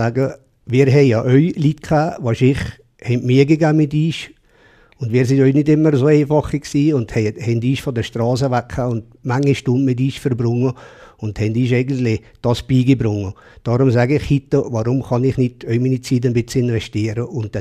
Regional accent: Valais, Switzerland; Und vor allem eben, wenn man sieht, als Walliser, der kommt und dann wird man da so eigentlich

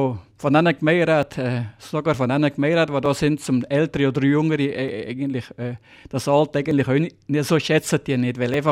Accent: Valais, Switzerland; Saastal ist für mich, ist meine Heimat da und ich würde nie weggehen. Ich bleibe einfach im Saastal.

